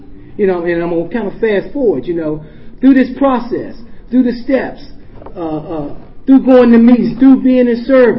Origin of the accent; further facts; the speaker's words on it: Washington, District of Columbia, United States; now in Germantown, United States; because I'm from Washington, D.C., but now I live in the suburbs, you know.